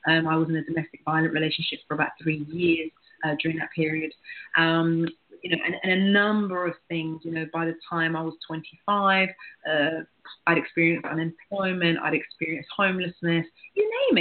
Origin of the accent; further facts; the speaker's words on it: London, United Kingdom; So I was born in the UK. I was born in London to immigrant families. I grew up in a very loving environment